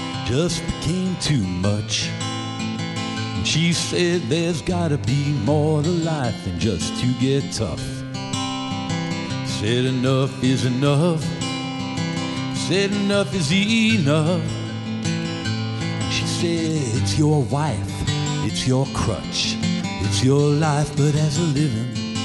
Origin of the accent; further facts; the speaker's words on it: Bronx, New York, United States; Yeah, this is a song about... where I come from. I come from the Bronx.